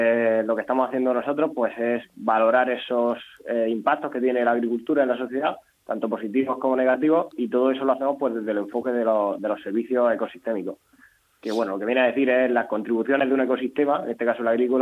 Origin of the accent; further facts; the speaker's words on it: Region of Murcia, Spain; somos los murcianos somos moderados.